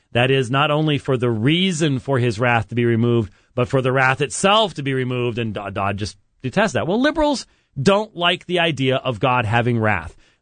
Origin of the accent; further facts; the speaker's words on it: Minneapolis, Minnesota, United States; born there; accent: Minnesotan; I can do that because I was born in Minneapolis.